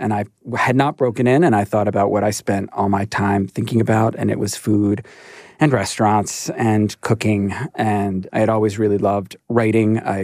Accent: Maryland, United States; I'm from Maryland originally.

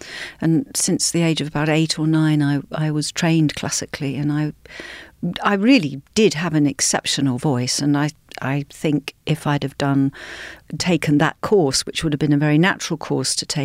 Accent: Brighton, South East England, United Kingdom; I grew up in Brighton, which is on the south coast of England.

